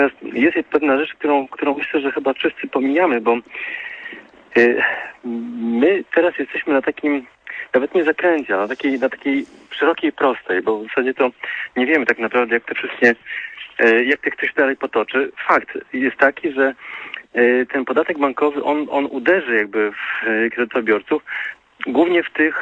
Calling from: Warsaw, Masovian Voivodeship, Poland; z Warszawy.

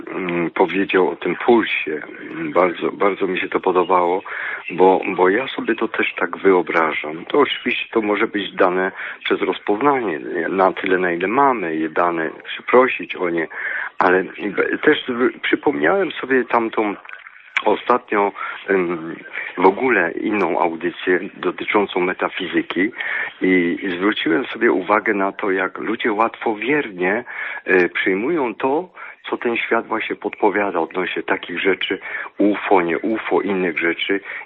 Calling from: Silesian Voivodeship, Poland; Ja z Śląska.

